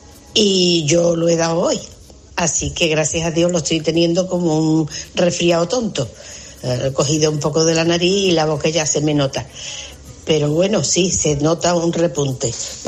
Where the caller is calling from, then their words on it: Seville, Andalusia, Spain; de Sevilla. Fin de semana pasado estuve en Madrid